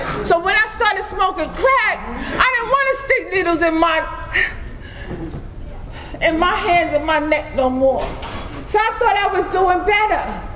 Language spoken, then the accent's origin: English; Brooklyn, New York, United States; also born or lived in Darlington, South Carolina / Manhattan; because I'm originally from Darlington, South Carolina. However, I was raised in Brooklyn and in Manhattan.